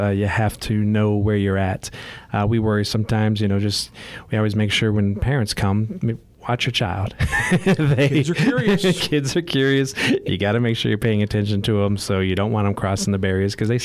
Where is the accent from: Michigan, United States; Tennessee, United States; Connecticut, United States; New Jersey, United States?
Michigan, United States; now in Phoenix, United States; I come from Michigan, we don't have those things.